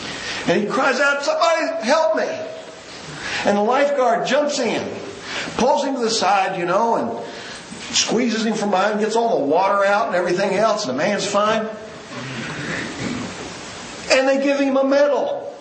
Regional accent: Southeast, United States; Don and I come from similar backgrounds in that we come from the Southeast. and the kind of free willism that dominates there.

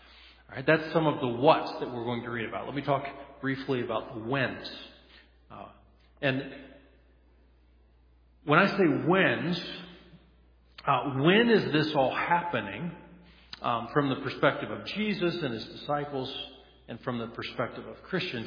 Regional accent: Colorado, United States; I'm from Colorado. I'm talking mountains, Rocky Mountains.

